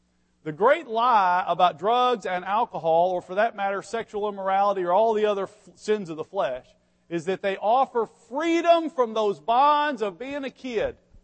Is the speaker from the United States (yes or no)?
yes; Blytheville, Arkansas, United States; I'm from Blytheville, by the way. Beautiful, beautiful place, Lily of the Valley.